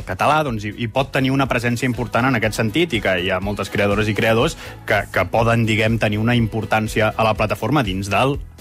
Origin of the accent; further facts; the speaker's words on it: Manresa, Catalonia, Spain; jo soc de Manresa